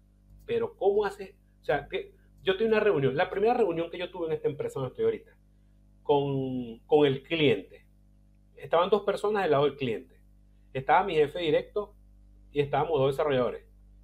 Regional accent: Venezuela; En mi país, Venezuela es lindo.

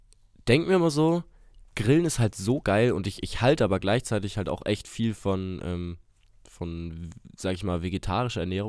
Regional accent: Bavaria, Germany; ich komme auch aus Franken

